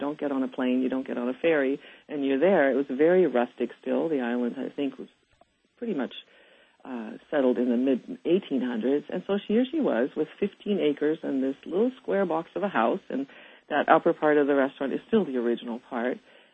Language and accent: English; Heidelberg, Baden-Württemberg, Germany; now in United States; I was born and raised in Heidelberg, Germany, many, many years ago, in a very beautiful city. It was a gorgeous place to grow up, and I feel I'm very fortunate that I grew up in Europe, and now I'm able to live in this country.